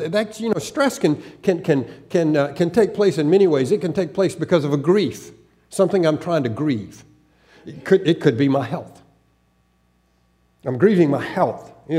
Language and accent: English; the South, United States; born there; accent: Southern; I used to have a really good Southern accent because it's just I was born in the South